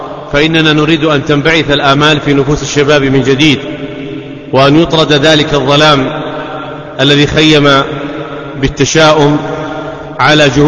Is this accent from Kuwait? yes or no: no; Saudi Arabia; حبي لوطني لا يصفه شيء، لأنه داري وأرضي ومسقط رأسي وبيتي